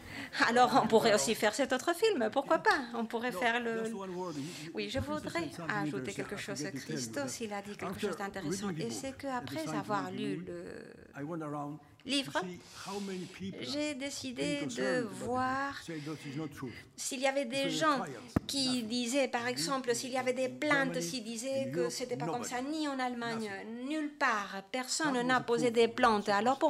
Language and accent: French; Greece; now in France; je suis encore grec à l'intérieur. Même si je suis français, je serai grec jusqu'à la fin.